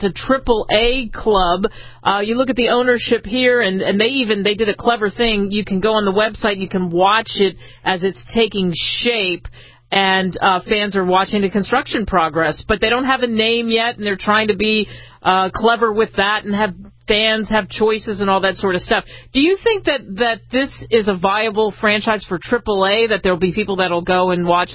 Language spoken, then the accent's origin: English; Northeast, United States; But my love for it and growing up in the Northeast doesn't necessarily spread to the rest of the country.